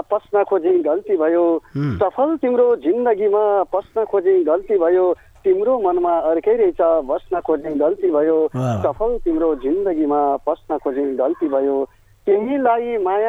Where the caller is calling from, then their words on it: Simta, Karnali Province, Nepal; म सिम्ता गाउँपालिका वडा नम्बर 6 राकमदेखि